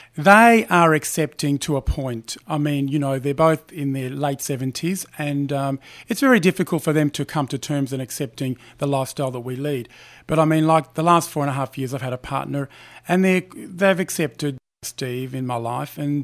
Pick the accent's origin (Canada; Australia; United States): Australia; Geelong, Victoria; also born or lived in Werribee / Melbourne; I was born in Melbourne, in Werribee actually. And so in those days it was, a country town, and then grew up in Geelong for 12 years, then moved back up to Melbourne. And now I'm back in where I started from in Werribee, Hoppers Crossing area.